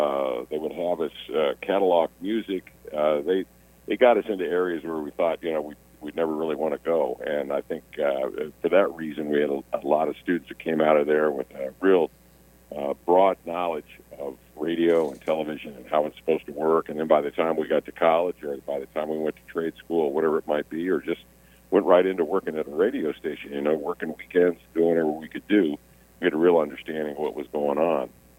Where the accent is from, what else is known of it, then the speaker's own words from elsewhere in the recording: Indianapolis, Indiana, United States; I grew up there in Chapel Hill, and so always, you know, dreamt of going to the West Coast